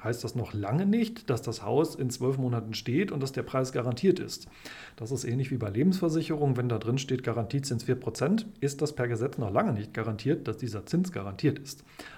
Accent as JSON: {"language": "German", "region": "North Rhine-Westphalia", "country": "Germany", "said": "ich komme aus dem Ruhrgebiet und bin deshalb manchmal ein bisschen platt"}